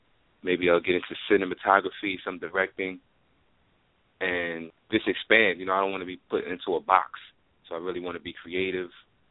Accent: New York City, New York, United States; That song, I think, definitely takes my journey from growing up in Brooklyn, New York, Coney Island, and takes me all the way to traveling the country on tours

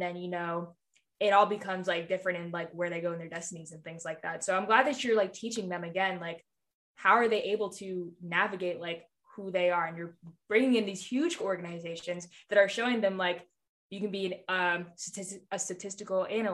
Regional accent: Maryland, United States; this was in Atlanta, Georgia, and I'm from Maryland. So I'm not really used to like what's down there

